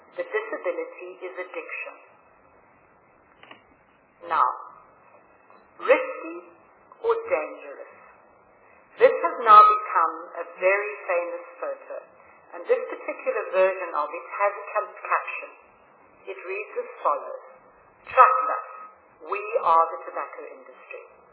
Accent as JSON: {"language": "English", "country": "South Africa", "said": "I am not speaking to you as a government representative this afternoon, but as a South African citizen."}